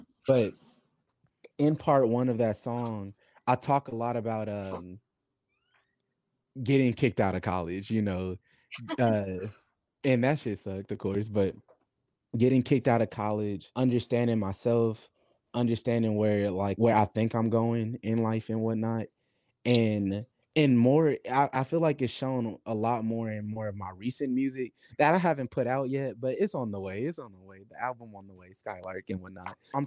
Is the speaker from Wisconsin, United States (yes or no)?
yes; Milwaukee, Wisconsin, United States; That's the street that I grew up on in Milwaukee, Wisconsin. And in that area is one of the most like impoverished areas in the city